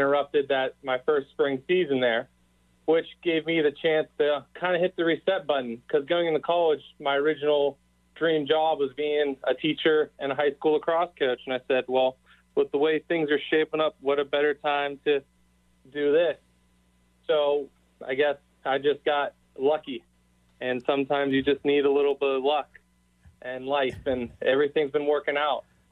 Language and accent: English; Pittsburgh, Pennsylvania, United States; So with that all being said, I grew up in Pittsburgh.